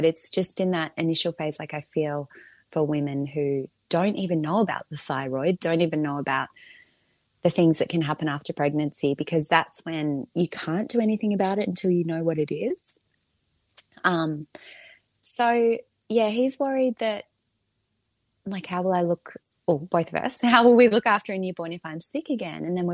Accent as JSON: {"language": "English", "town": "Melbourne", "region": "Victoria", "country": "Australia", "said": "I am from Melbourne."}